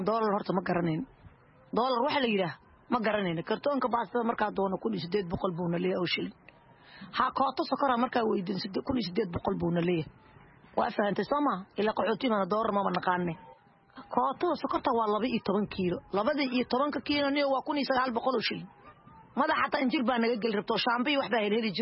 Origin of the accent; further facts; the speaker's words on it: Mogadishu, Banaadir, Somalia; aniga waxaan ka soo qaxay magaalada Muqdisho waxaan ka soo qaxay Burdhigley